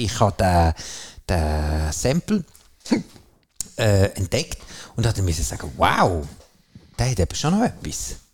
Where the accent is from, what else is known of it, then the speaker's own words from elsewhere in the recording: Switzerland; Erstens mal sind wir Schweizer.